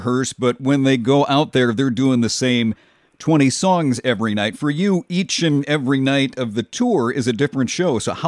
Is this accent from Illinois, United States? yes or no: yes; Chicago, Illinois, United States; accent: Chicago; See, that's my Chicago accent. You know, I hear everything. I speak my Chicago accent. I hear everything translated into a Chicago accent.